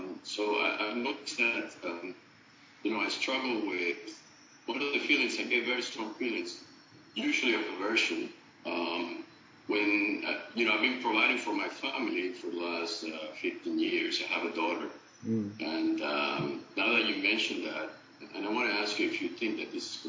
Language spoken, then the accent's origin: English; Dominican Republic; now in Texas, United States; I live in Texas, but I am from Dominican Republic, but I live in Texas.